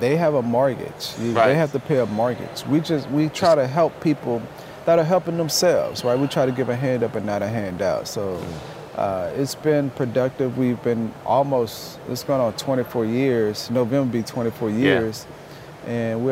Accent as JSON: {"language": "English", "town": "Baton Rouge", "region": "Louisiana", "country": "United States", "tie": "born or raised there", "also_born_or_lived": "New Orleans", "said": "Hurricane Katrina hit, and I was born in New Orleans, but, you know, I was raised in Baton Rouge"}